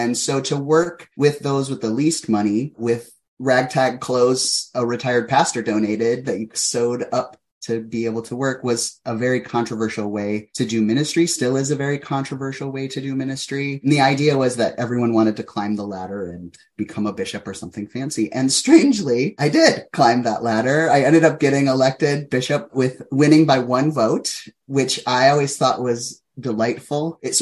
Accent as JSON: {"language": "English", "region": "South Dakota", "country": "United States", "tie": "born or raised there", "said": "I grew up in South Dakota, which for folk who don't even know where South Dakota is on the map, if you fold the United States in half and fold it in half the other way, you'll get to South Dakota."}